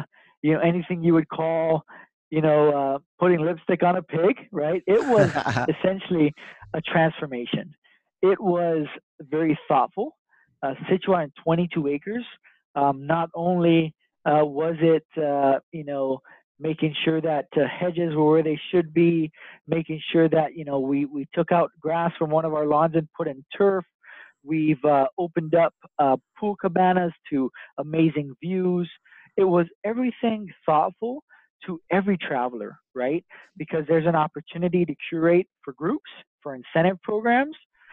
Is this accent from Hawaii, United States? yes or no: yes; Oahu, Hawaii, United States; because obviously I'm from Oahu, right?